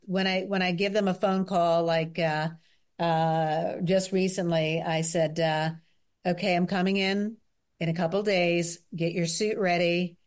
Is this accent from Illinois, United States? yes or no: no; New York, United States; from growing up outside New York and seeing Broadway shows to actually being on Broadway